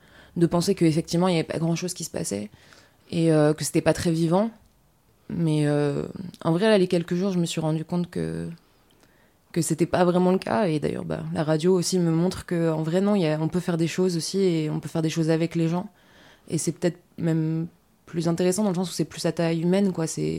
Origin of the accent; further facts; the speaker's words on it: Paris, Île-de-France, France; j'ai 22 ans et je viens de Paris.